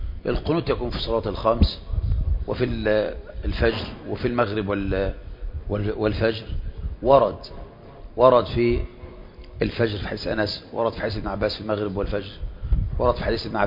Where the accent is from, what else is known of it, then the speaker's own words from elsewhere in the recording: Egypt; زي ما احنا دلوقتي ما يلزم الاذن عندنا في مصر